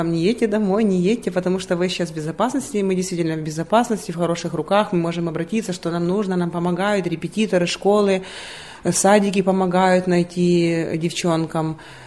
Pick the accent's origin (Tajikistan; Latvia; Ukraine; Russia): Ukraine; moved away; Вот как мы приехали из Украины в Европу, желая лучшей жизни, правильно, для себя, для своих детей.